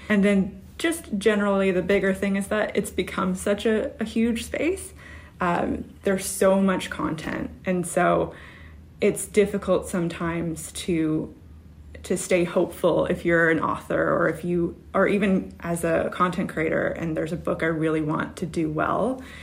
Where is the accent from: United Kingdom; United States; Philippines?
Philippines; As a Filipino person, it's so hard for some reason to find books by Filipinos.